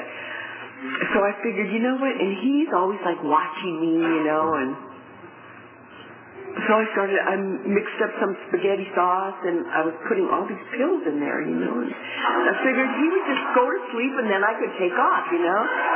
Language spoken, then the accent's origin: English; Venice, California, United States; I grew up in Venice, went to Venice High School.